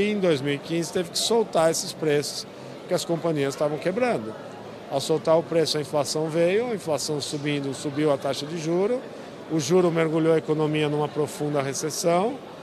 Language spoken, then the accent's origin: Portuguese; Brazil; Como brasileiro, eu acho das piores coisas que eu estou vivendo.